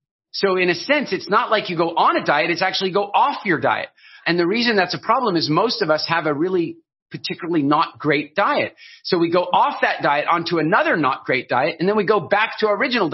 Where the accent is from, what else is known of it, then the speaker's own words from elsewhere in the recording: Pretoria, Gauteng, South Africa; born there; Ek is 'n Afrikaner. You know, I was born in Pretoria. I know I don't sound like it, but … Like I'm about as Afrikaans as you can get from a DNA perspective.